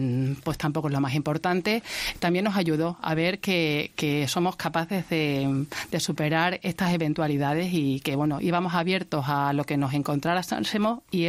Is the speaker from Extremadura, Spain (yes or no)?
yes; Cáceres, Extremadura, Spain; soy religiosa del Sagrado Corazón, de Cáceres, de toda la vida, como se suele decir aquí